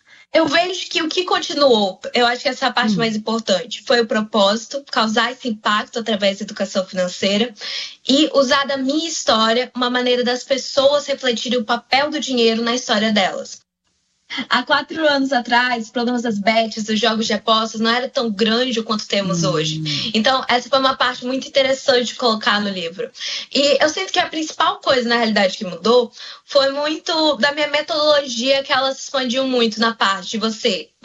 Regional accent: Apuí, Amazonas, Brazil; E eu nasci em Apuí, e quando eu morava lá

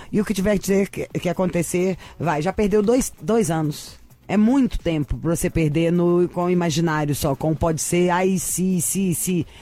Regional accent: Brazil; Eu sou brasileira e não desisto nunca.

